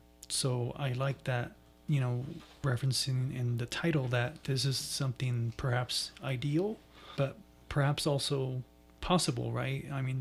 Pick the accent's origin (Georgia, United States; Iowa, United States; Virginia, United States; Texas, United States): Texas, United States; especially like if we grew up in the Lower Valley like me, where, you know, you still see these trucks that are crossing over to Juarez from the Puente Libre